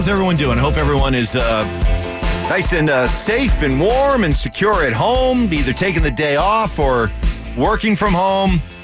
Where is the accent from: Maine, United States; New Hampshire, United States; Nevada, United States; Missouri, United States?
New Hampshire, United States; Even with all the experience I do have driving in the winter, growing up in New Hampshire, going to Syracuse, this was above average.